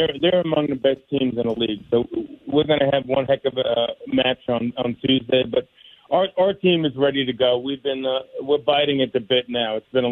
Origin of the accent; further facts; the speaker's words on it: New York, United States; I'm a New Yorker, grown up in New York. I never thought I'd end up in Boston